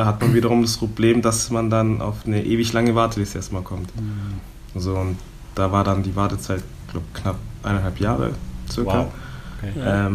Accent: Southern Germany, Germany; born or raised there; now in Berlin, Germany

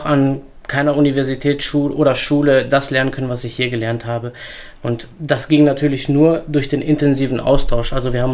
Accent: North Rhine-Westphalia, Germany; ich komme ja gebürtig aus dem Münsterland, zwar ländlich aufgewachsen, aber mein Dorf, in dem ich groß geworden bin, hatte 45.000 Einwohner. Also es war schon eine Stadt und ich hatte kaum einen Bezug zur Natur.

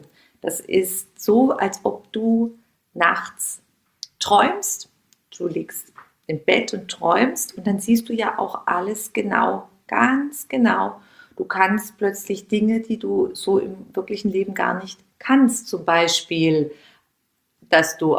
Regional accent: Heilbronn, Baden-Württemberg, Germany; Da gab es zwei kleine Lädchen bei uns in meiner Heimatstadt in Heilbronn

